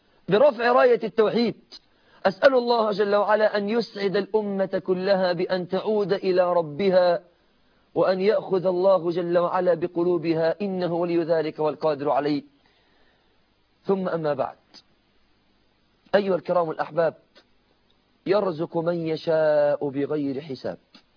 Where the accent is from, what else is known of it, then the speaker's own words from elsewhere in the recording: Egypt; أنا مصري وأحب أهل مصر، ولكني قبل أن أكون مصريا أنا مسلم